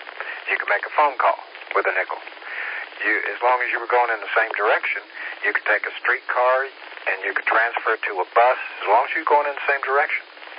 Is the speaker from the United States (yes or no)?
yes; Tennessee, United States; I grew up in Tennessee, and, you know, in the hollows and ridgelines of Tennessee. So I'd never been in a place like that.